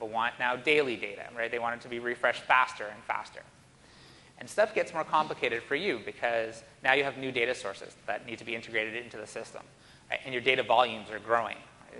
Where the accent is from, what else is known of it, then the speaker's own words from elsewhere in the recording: Canada; but I'm Canadian and I'm too polite to argue with him